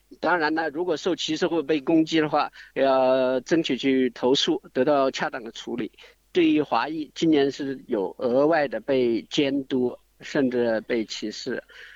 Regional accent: Wuhan, Hubei, China; now in Canberra, Australia; 因为我是武汉人，

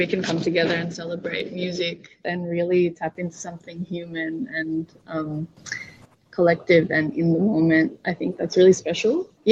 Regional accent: Philippines; I definitely don't feel like being Filipino gives us necessarily an advantage vocally.

